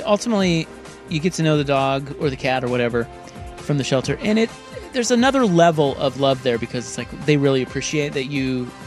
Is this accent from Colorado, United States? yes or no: no; Kansas, United States; Because I'm from Kansas, and I can tell you I would rather live in Mississippi or Eastern Washington than certain parts of Kansas.